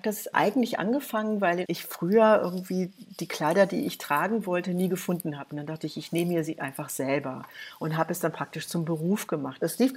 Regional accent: United States; Checkpoint Charlie durften wir ja als Amerikanerin.

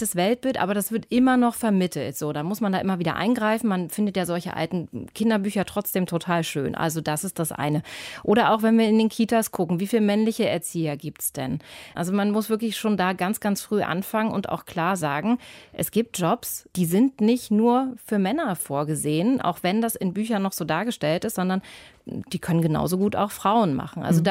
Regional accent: Brandenburg an der Havel, Brandenburg, Germany; in Brandenburg an der Havel, meiner Heimatstadt

